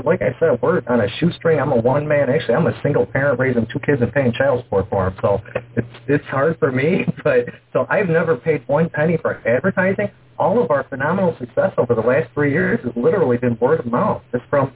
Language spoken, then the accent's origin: English; Chicago, Illinois, United States; I'm from Chicago, lifelong resident. I've never been west of the Mississippi River in my entire life.